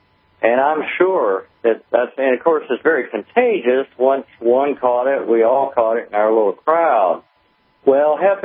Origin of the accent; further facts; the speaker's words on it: Fort Walton Beach, Florida, United States; I grew up in Northwest Florida, I was born in 1953. This was Fort Walton Beach next to Pensacola, Florida.